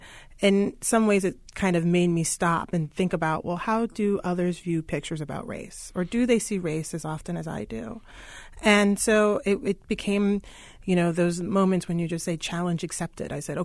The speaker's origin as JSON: {"language": "English", "town": "New York City", "region": "New York", "country": "United States", "tie": "born or raised there", "said": "I grew up in Harlem, but went to high school on the Upper East Side."}